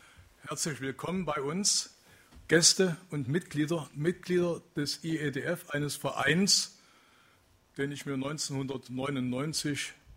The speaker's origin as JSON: {"language": "German", "town": "Dresden", "region": "Saxony", "country": "Germany", "tie": "born or raised there", "moved": "as an adult", "said": "ich bin 1943 in Dresden geboren, wurde 1961, wie alle hier, eingemauert, bin 1984 mit meiner Familie nach dem Westen gegangen über Ausreiseantrag."}